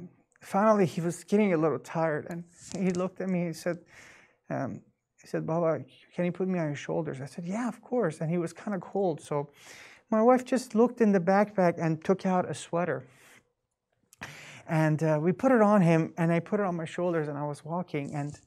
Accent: San Francisco, California, United States; born there; So I was born in San Francisco, and I'm now 33 years old.

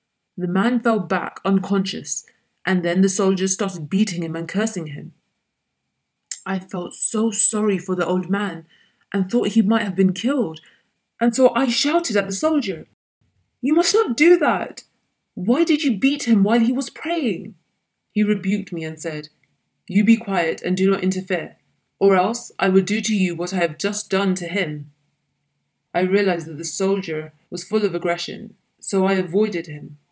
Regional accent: Tunis, Tunis Governorate, Tunisia; one of them took me aside and asked me, "Where do you come from?" I said, "From Tunis."

